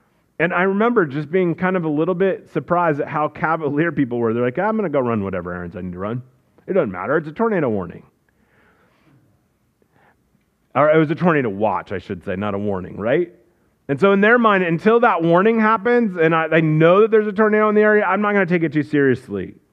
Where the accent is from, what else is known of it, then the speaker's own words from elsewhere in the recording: Iowa, United States; moved away; I grew up in Iowa, and I remember staying at my sister's house